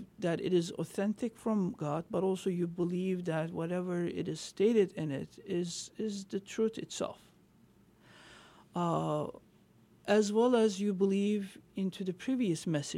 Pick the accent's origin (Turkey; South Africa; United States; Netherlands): Turkey; Istanbul; born there; English is a second language; For instance, I was born in Istanbul.